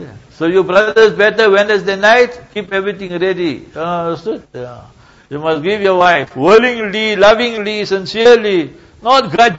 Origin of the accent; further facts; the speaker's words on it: South Africa; I'm born and bred in South Africa.